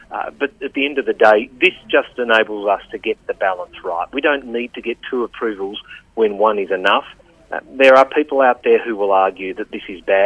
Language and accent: English; Australia; And that's why, as the Australian Minister